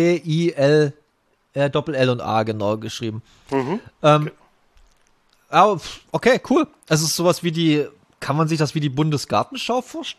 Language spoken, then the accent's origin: German; Saxony, Germany; ich glaube, wir sind aus dem Kreis Bautzen mit vier oder fünf riesengroßen Bussen dahin gekarrt